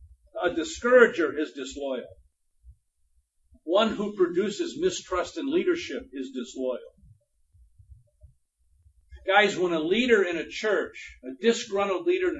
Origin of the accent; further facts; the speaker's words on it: Toledo, Ohio, United States; We grew up together in Toledo.